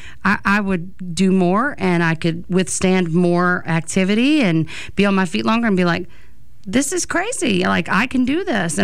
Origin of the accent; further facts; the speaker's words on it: Louisiana, United States; what the legislation struggles are currently in Louisiana? Because I know, you know, I don't know what my home state is thinking and doing.